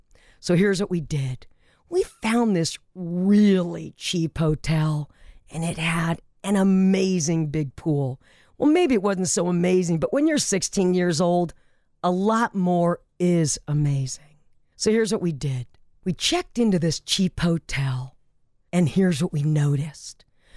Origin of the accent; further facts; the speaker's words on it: Granada Hills, California, United States; You see, where I grew up in Granada Hills, California, we had pools, or we had a bunch of friends with pools.